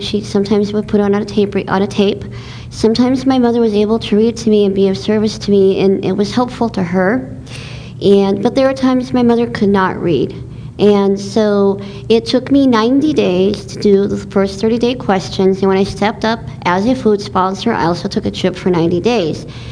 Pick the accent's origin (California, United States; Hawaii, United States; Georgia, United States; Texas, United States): California, United States; Sherman Oaks; I'm from Sherman Oaks, California, which is part of Los Angeles.